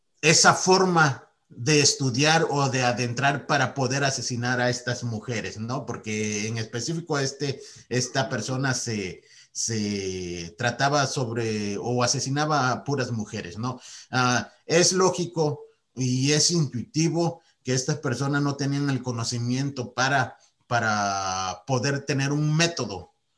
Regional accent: Mexico; están muy por debajo de todos nosotros como mexicanos.

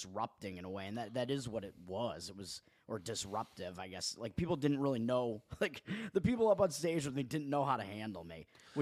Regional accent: Massachusetts, United States; I'll be in the Massachusetts one because it is my home state.

